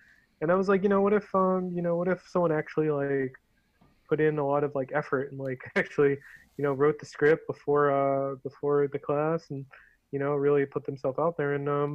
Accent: Whittier, California, United States; I grew up in Whittier, California. It's a small town in the middle of like LA County.

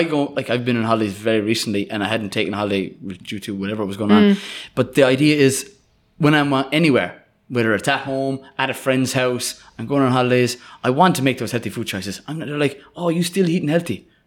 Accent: Waterford, Munster, Ireland; I'm from Waterford. And shout out to Flavin.

